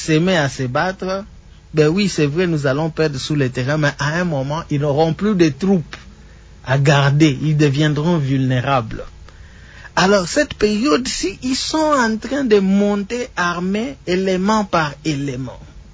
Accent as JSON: {"language": "French", "country": "DR Congo", "said": "Nous sommes Congolais. Nous avons besoin de la paix. Moi, j'ai vécu la guerre."}